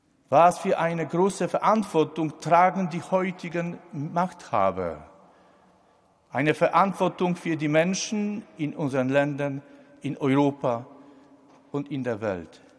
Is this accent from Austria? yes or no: no; Poland; ob ich Angst vor einem wiedervereinigten Deutschland hätte, als Pole.